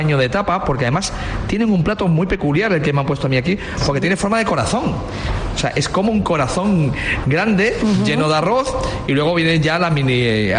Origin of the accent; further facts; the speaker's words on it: Extremadura, Spain; Pues evidentemente una tostada, pues soy un extremeño de café con tostada